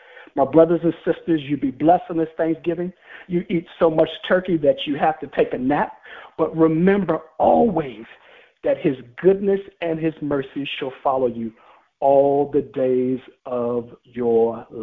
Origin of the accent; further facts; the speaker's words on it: Washington, District of Columbia, United States; When I was in grade school and growing up in Washington, D.C., I had some bullies who were pursuing me actively